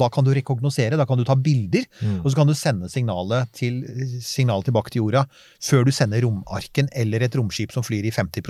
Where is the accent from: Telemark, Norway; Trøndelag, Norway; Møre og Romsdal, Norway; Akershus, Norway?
Akershus, Norway; Bærum; Jeg minner om at jeg vokste opp på Rykken I Bærum.